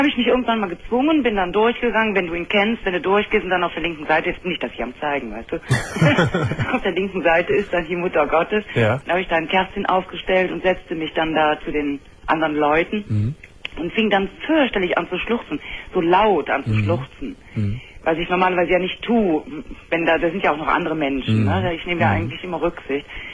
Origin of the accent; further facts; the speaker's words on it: Cologne, North Rhine-Westphalia, Germany; wir sind Kölner